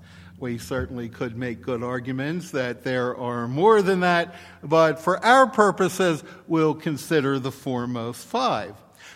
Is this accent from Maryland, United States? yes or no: yes; Maryland, United States; that became my home state of Maryland.